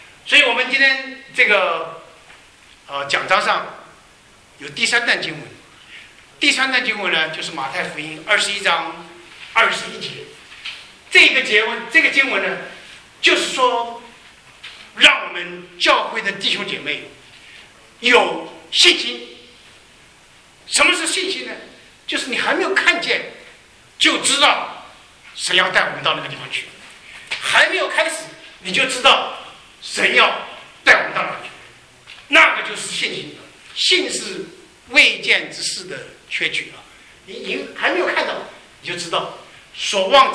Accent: China; 这个我们是中国人啊

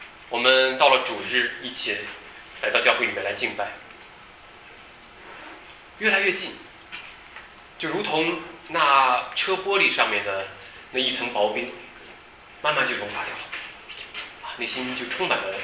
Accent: China; 因为我们中国人都听过这样一个故事

